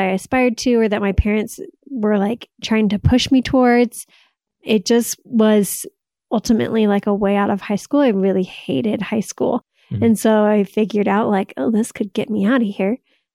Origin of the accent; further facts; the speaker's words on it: Salt Lake City, Utah, United States; also born or lived in New York; I'm from Salt Lake mostly. Uh-huh. Lived in New York for a few years.